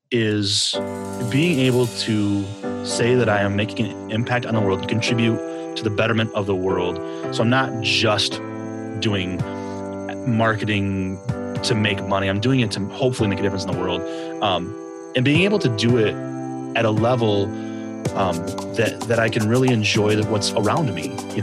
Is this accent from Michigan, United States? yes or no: yes; Kalamazoo, Michigan, United States; I'm from Kalamazoo. How does this work?